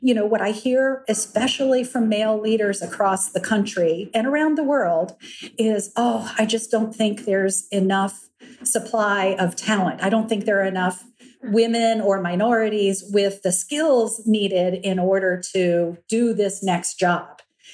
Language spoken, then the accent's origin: English; Lexington, Virginia, United States; Well, at the time, by the way, I was raised in Lexington, Virginia. My manners were impeccable, right?